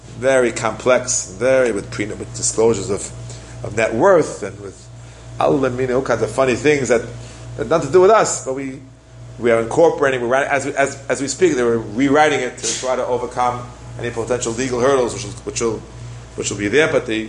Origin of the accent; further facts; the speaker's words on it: New York, United States; I grew up in Queens on a simple block in Kew Garden Hills when I moved in 1958.